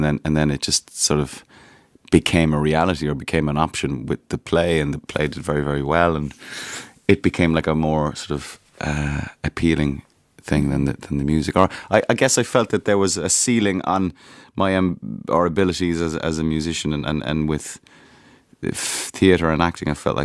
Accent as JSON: {"language": "English", "town": "Cork", "region": "Munster", "country": "Ireland", "said": "I'm from Cork."}